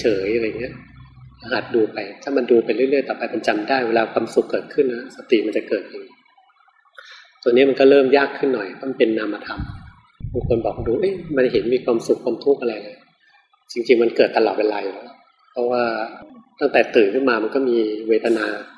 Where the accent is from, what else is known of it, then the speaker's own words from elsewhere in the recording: Bangkok, Thailand; แล้วยิ่งเราเป็นคนกรุงเทพกันส่วนใหญ่ความโกรธความโลภเนี่ยจะเยอะ